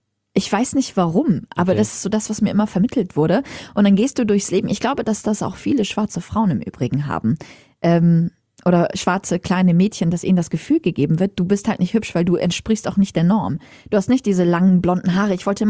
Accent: Homs, Homs Governorate, Syria; now in Germany; ich komme auch aus Homs

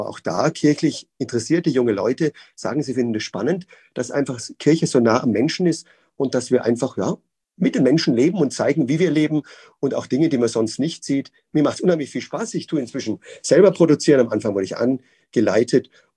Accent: Würzburg, Bavaria, Germany; Ich bin gebürtiger Würzburger, bin aufgewachsen als Oberministrant in der Pfarrei und wollte Priester werden.

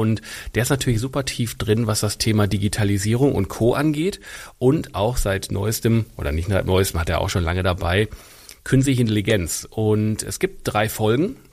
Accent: Essen, North Rhine-Westphalia, Germany; aus meiner Heimatstadt in Essen

